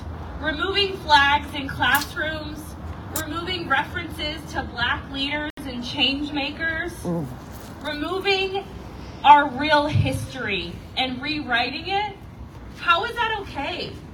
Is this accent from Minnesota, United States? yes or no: yes; Minnesota, United States; You guys, I'm from Minnesota. I moved here.